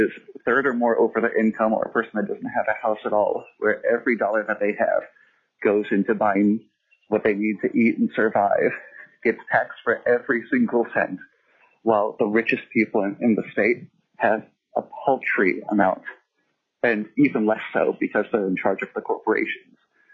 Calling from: Juneau, Alaska, United States; I'm calling in from Juneau representing myself.

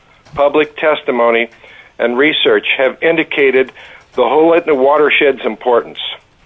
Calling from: Bethel, Alaska, United States; I'm testifying from Bethel.

